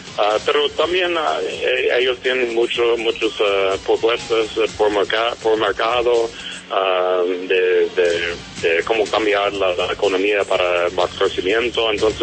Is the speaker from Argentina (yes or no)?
no; United States; No soy colombiano, soy americano, entonces.